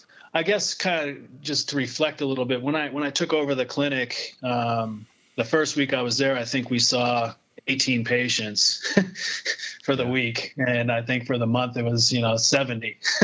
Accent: California, United States; I moved back to my home state at the time, which was California.

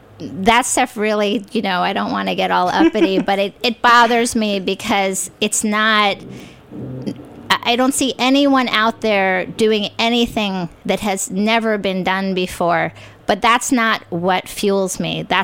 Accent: New York, United States; Even though I grew up in New York, it was starting to sort of creep through my New York roots

